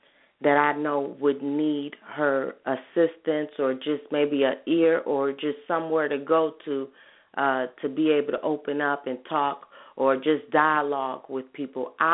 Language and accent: English; Chicago, Illinois, United States; And like I was saying earlier, I'm from Chicago, and it just troubles me